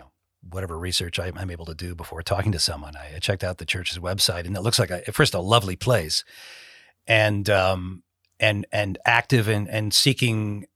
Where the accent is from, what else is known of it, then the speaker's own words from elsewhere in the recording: Boston, Massachusetts, United States; also born or lived in Chicago; And I grew up in Boston and lived in Chicago